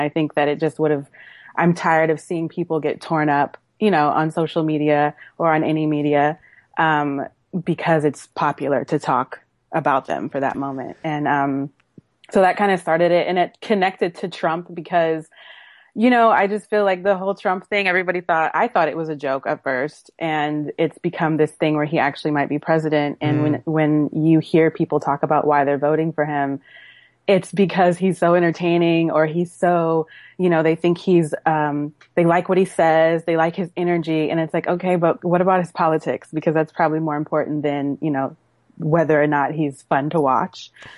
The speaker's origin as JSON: {"language": "English", "town": "Oakland", "region": "California", "country": "United States", "tie": "born or raised there", "said": "She's a singer from Oakland, California, which is my hometown."}